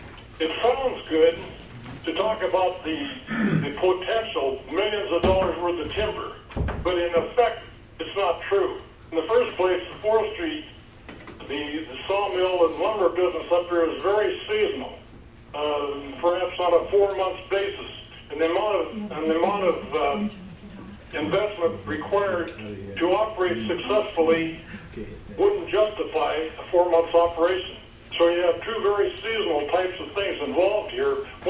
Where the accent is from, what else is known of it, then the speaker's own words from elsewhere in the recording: Fairbanks, Alaska, United States; born there; I was born in Fairbanks.